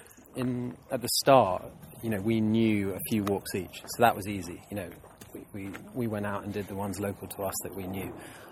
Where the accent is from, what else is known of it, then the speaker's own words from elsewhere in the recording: Hong Kong; moved away as an adult; but I grew up in Hong Kong, and Hong Kong, you know, I spent the first 20 years of my life there.